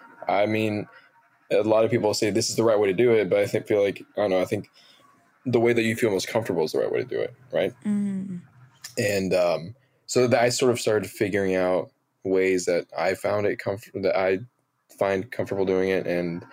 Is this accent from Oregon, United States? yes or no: yes; Oregon, United States; I grew up in near Portland, Oregon, and it was like a lot of, you know, white kids.